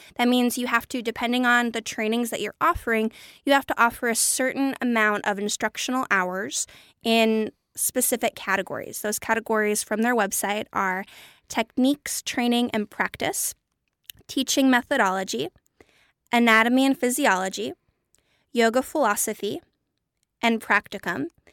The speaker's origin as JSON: {"language": "English", "region": "Michigan", "country": "United States", "said": "Yeah, I'm from Michigan. Did you know that?"}